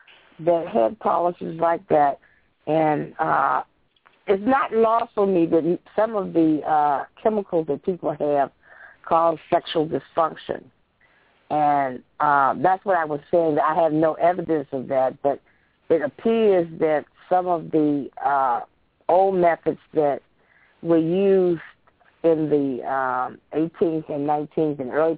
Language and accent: English; Virginia, United States; moved away; In Virginia, my home state where I was born and moved out of, had a law passed.